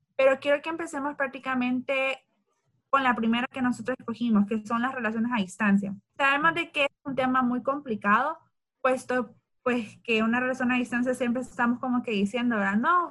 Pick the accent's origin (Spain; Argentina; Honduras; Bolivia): Honduras; nosotros somos de Honduras. Y ahorita en Honduras estamos pasando pues por una cuarentena